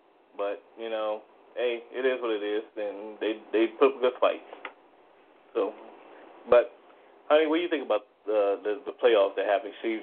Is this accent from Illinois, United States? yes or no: yes; Chicago, Illinois, United States; I not just because I'm from Chicago, but because it is a true statistic.